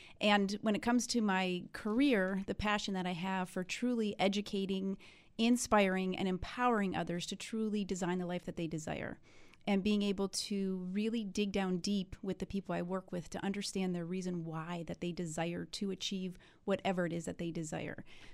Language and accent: English; Pennsylvania, United States; now in Buffalo, United States; So I'm not from this area originally. I'm from Pennsylvania.